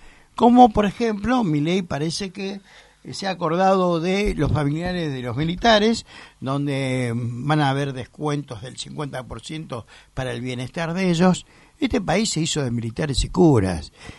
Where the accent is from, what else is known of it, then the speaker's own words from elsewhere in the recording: Buenos Aires, Argentina; como buen porteño, veo mi ciudad.